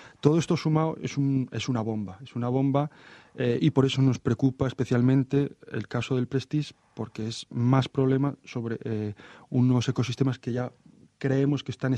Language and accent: Spanish; Galicia, Spain; a mí me ha tocado vivir, creo recordar que 4, como gallego